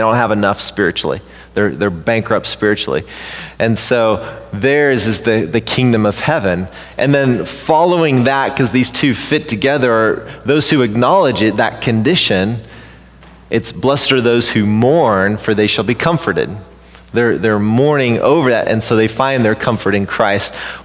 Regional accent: Humboldt, Nebraska, United States; We worshiped in my hometown church in Humboldt, Nebraska, which is population.

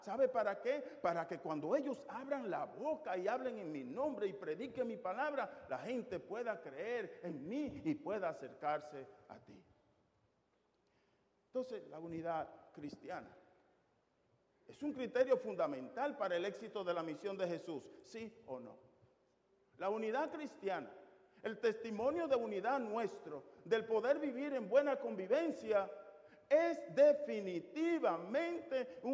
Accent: Dominican Republic; Diríamos en mi pueblo, en mi República Dominicana, más claro de ahí no canta un gallo.

